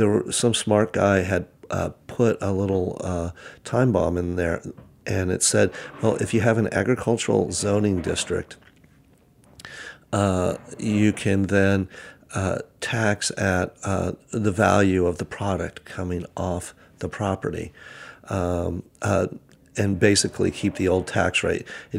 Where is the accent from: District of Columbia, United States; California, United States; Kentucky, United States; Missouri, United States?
California, United States; Yes, I was born and raised in Napa Valley, and I'm a third generation Napa Valley kid.